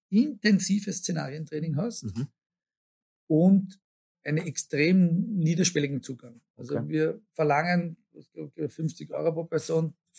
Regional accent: Haringsee, Lower Austria, Austria; now in Orth an der Donau, Austria; 2 Jahre in Groß-Enzersdorf, dann waren wir 8 Jahre in Haringsee, in meiner Heimatgemeinde. Und jetzt sind wir seit 2 Jahren sind wir jetzt in Ort an der Donau

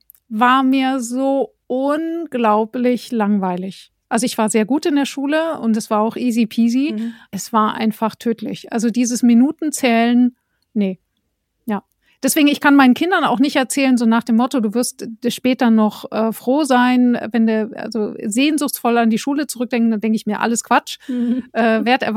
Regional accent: Bavaria, Germany; moved away; Also ich komme ja aus Bayern. Ich denke, ich bin aber jetzt in Ostdeutschland

